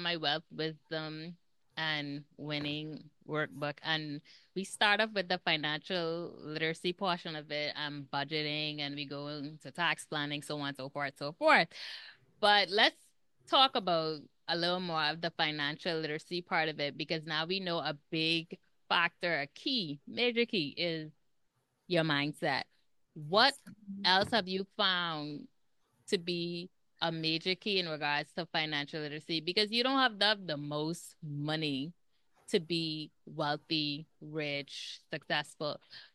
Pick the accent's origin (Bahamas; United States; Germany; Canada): Bahamas; I'm actually from the Bahamas, so I don't know if you heard the accent